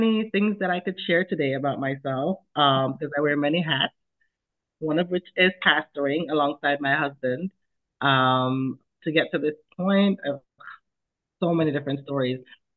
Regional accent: Jamaica; growing up in Jamaica was interesting because, you know, we don't have as much, or we didn't. I mean, I can't say that for everyone who lived in Jamaica. But growing up was difficult because we had some financial challenges.

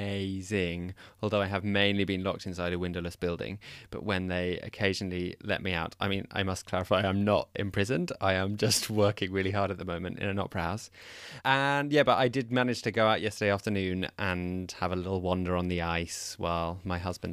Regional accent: England, United Kingdom; I'm from England.

